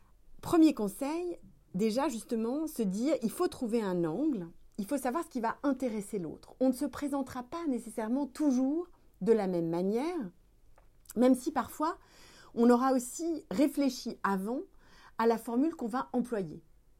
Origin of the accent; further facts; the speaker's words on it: Tourcoing, Hauts-de-France, France; born there; je suis née à Tourcoing il y a 47 ans.